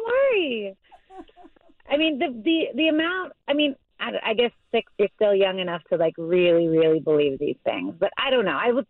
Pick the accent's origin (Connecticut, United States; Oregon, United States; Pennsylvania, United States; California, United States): Connecticut, United States; I've never heard anything about it. I'm from Connecticut. We didn't do any Elf on the Shelf.